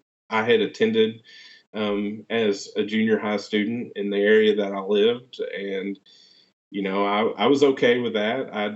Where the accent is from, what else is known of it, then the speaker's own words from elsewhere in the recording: Fort Smith, Arkansas, United States; growing up in Fort Smith, I didn't grow up in those areas. I grew up on the other side of town.